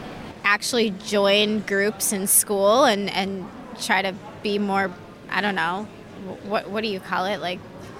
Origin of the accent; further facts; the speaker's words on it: Buffalo, New York, United States; I'm from Buffalo, New York, which would be, I think the closest city would be Niagara Falls that you guys would know.